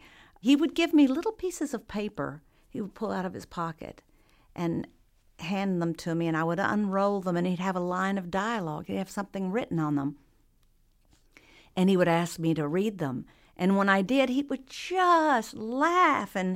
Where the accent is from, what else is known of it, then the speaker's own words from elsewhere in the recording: Texas, United States; we had so many shared life experiences growing up in Texas and in the 50s